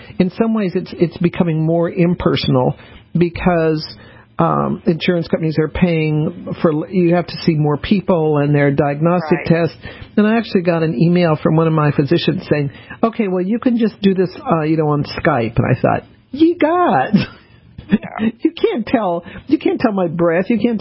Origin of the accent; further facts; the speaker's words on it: New Orleans, Louisiana, United States; born there; and I was born in New Orleans, ended up on the East Coast. Well, I was in San Francisco for a while.